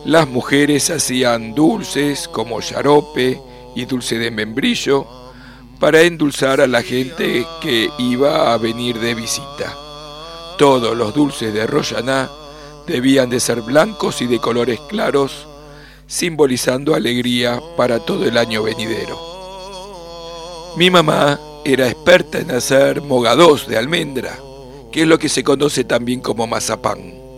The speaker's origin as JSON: {"language": "Spanish", "town": "Izmir", "region": "İzmir", "country": "Turkey", "tie": "born or raised there", "said": "En mi niñez en Esmirna, en Turquía"}